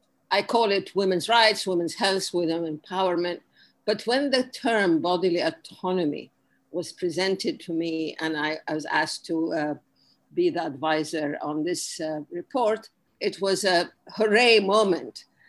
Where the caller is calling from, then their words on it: Sharm el-Sheikh, South Sinai Governorate, Egypt; I'm calling in from Sharm el-Sheikh in the Red Sea, and it's beautiful and sunny, and I can see the sea from here.